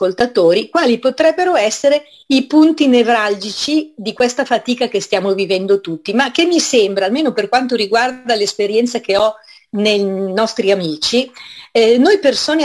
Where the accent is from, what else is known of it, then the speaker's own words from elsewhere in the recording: Varese, Lombardy, Italy; noi siamo di Varese per cui ci va bene la zona lombarda